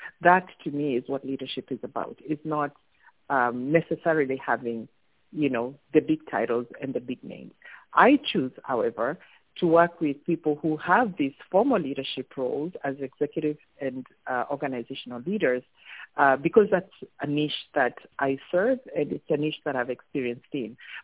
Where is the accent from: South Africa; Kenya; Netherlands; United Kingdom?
Kenya; also born or lived in United States; now in Canada; growing up in Kenya, coming to Canada with a stopover in the U.S. and back to Western Canada.